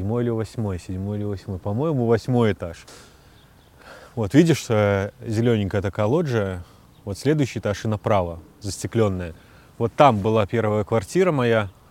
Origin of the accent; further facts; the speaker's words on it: Rezekne, Latgale, Latvia; Может быть, кто-то не знает, но я сам из Резекне. И Резекне – небольшой город. Там на весь город всего 7 девятиэтажек.